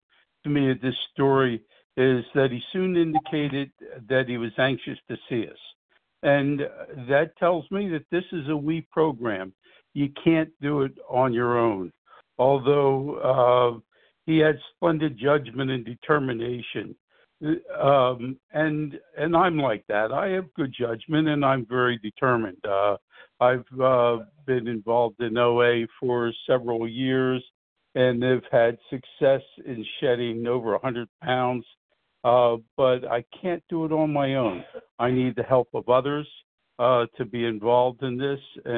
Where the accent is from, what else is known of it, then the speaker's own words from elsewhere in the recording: New Jersey, United States; I'm from Southern New Jersey.